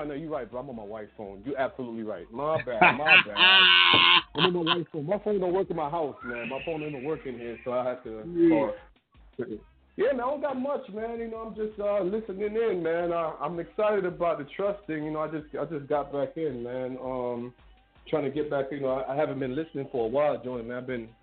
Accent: Jamaica; I'm from Jamaica and she's from Trinidad, so it's gonna be a little bit different.

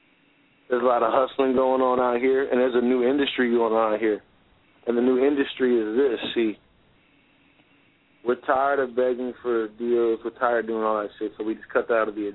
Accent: United States; And I don't negotiate with terrorists. I'm like, I'm from America. I don't do that terrorist tactic shit.

